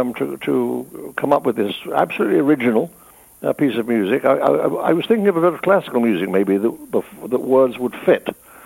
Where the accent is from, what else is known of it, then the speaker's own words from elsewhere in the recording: United Kingdom; in as much as we British really have been at war almost all of 100 years.